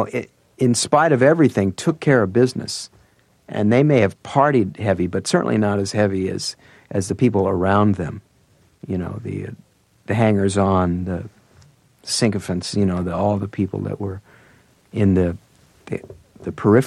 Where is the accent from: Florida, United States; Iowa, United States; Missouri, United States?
Missouri, United States; St. Louis; because I grew up in St. Louis, and so a lot of that music was being played on the radio.